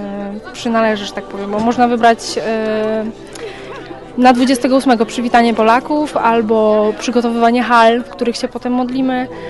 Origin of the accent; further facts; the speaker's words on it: Oława, Lower Silesian Voivodeship, Poland; jestem z Oławy.